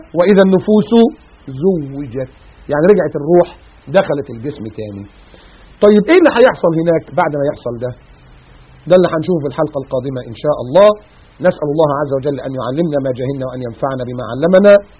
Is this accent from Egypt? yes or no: yes; Egypt; ده احنا شفنا منها نموذج مصغر كده في الزلزال اللي كان حصل في اوائل في التسعينات عندنا في مصر